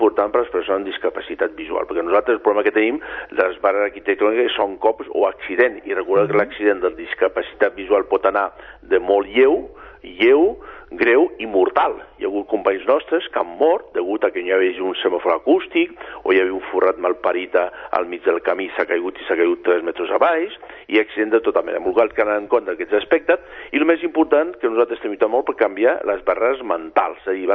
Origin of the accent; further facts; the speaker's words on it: Barcelona, Catalonia, Spain; no soc ciutadà, jo soc de Barcelona.